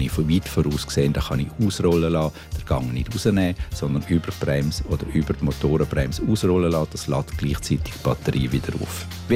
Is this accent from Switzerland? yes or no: yes; Switzerland; Bei uns in der Schweiz ist das vielleicht weniger